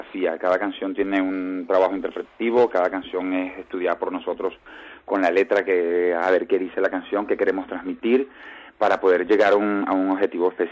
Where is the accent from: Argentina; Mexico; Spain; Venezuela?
Venezuela; moved away as an adult; yo vengo de Venezuela y en Venezuela ya se hace baile de hace ya 16, 17 años.